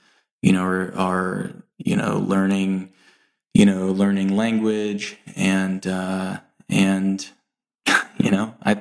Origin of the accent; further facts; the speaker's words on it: Dallas, Texas, United States; I grew up in the Dallas area. I went to the great University of Texas for undergrad and for law school.